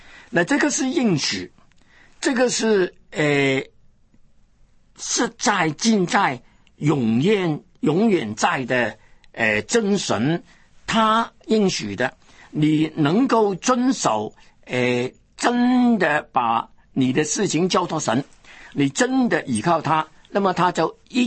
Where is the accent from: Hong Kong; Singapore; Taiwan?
Hong Kong; 我有一个香港人，我是1938年在香港出生的了。本来呢一直当作自己是香港人，但是因为信了耶稣，有了主的爱的感动，就变为一个中国人。